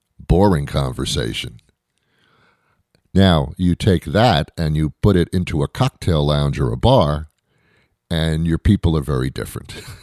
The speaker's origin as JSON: {"language": "English", "town": "Teaneck", "region": "New Jersey", "country": "United States", "tie": "born or raised there", "said": "I was brought up in Teaneck, New Jersey. You know where that is?"}